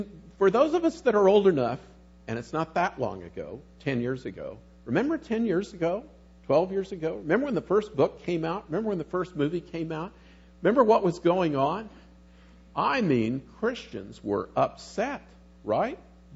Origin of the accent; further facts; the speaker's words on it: California, United States; I'm from Southern California, and it's been a couple years since I've been here before.